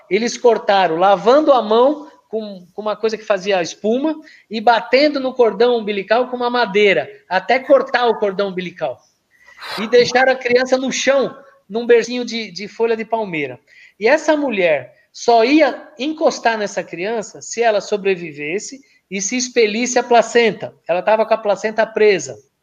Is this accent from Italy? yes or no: yes; Italy; Eu falo muito com a mão que eu sou italiano